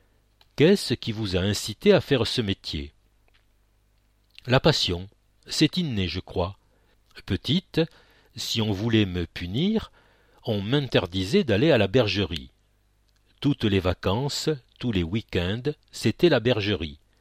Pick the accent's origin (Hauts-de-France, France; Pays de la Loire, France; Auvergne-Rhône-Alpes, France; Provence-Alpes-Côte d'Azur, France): Provence-Alpes-Côte d'Azur, France; Lançon-Provence; also born or lived in Cornillon-Confoux; Je suis né à Salon de Provence et j'ai grandi au domaine de Giguerie à Lançon, puis à Cornillon, au milieu des brebis